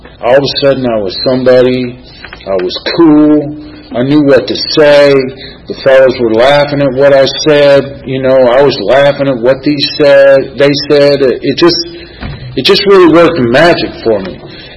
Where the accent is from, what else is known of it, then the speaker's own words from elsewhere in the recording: Los Angeles, California, United States; growing up in Los Angeles, you don't see too much snow